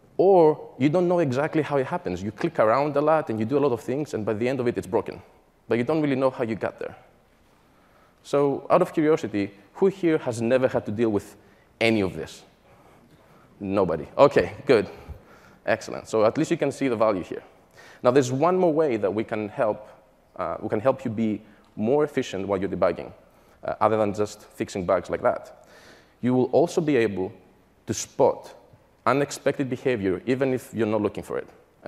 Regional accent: Greece; English is a second language; moved away as an adult; also born or lived in United Kingdom; now in United States; big surprise, I'm originally from Greece. I moved to the UK to study, where I got my bachelor's and master's in software engineering.

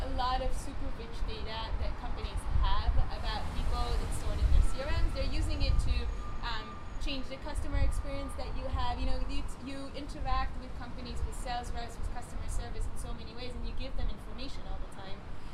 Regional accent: New York, United States; now in Seattle, United States; New York.

